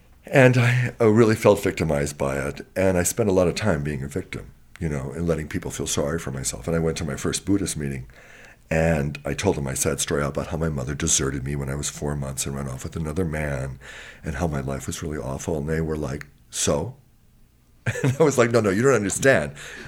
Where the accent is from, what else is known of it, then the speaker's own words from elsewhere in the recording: Wisconsin, United States; I'm fresh from Wisconsin, you know, customer's always right.